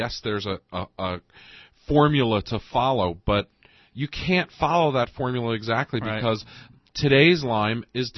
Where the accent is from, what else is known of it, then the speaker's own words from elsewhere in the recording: New Jersey, United States; We're from North Jersey. I mean, I grew up 10 minutes outside of New York City.